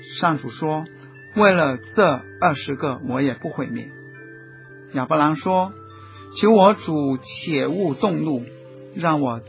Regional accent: China; 我们中国人也说，冰冻三尺非一日之寒

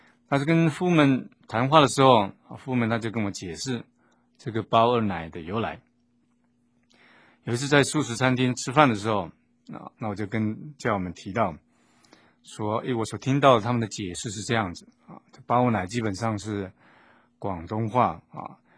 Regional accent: Taiwan; 我们台湾这边人常讲是养小老婆

